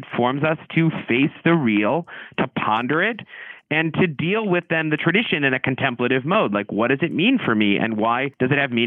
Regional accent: the South, United States; You know, I grew up in the South and everyone's like, well, why do you worship Mary?

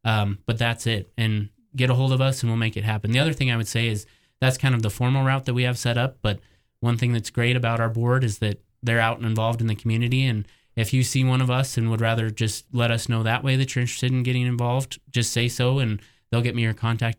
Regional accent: Pinedale, Wyoming, United States; now in Sheridan, United States; I grew up in Pinedale, and before I moved up here

